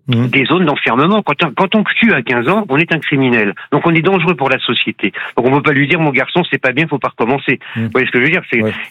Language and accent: French; Cannes, Provence-Alpes-Côte d'Azur, France; Je ne suis pas breton, moi je suis de Cannes.